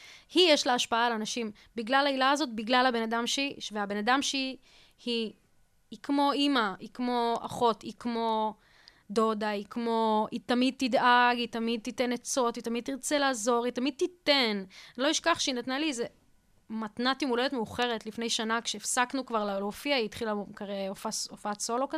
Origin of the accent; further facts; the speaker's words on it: Bat Yam, Tel Aviv District, Israel; גדלתי בבת ים, לא, אין קשר, שום צורה, אין לי, אני לא מהארץ